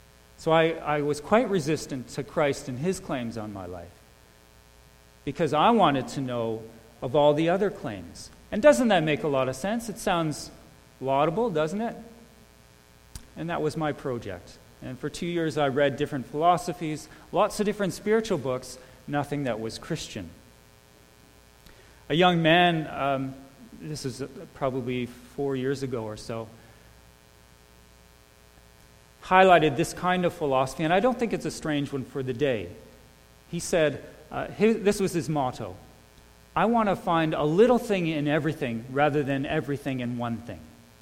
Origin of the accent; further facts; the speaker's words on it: Ontario, Canada; I grew up in Niagara region, and like a lot of young people there, your first job is a fruit-picking job